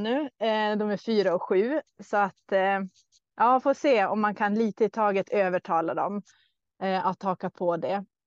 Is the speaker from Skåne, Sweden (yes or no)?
no; Norrbotten County, Sweden; accent: Norrbotten dialect; Många vet nog att jag är norrlänning, norrbottning. Det kan man höra på min dialekt.